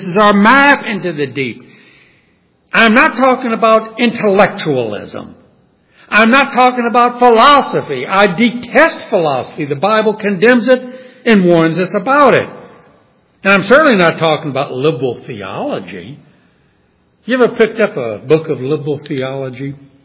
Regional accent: New Orleans, Louisiana, United States; When I was a teenager growing up in New Orleans, my father, brother, and I went deep sea fishing

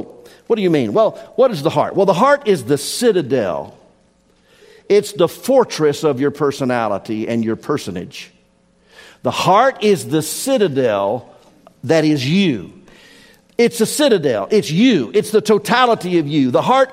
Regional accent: the South, United States; I was born and raised in the South

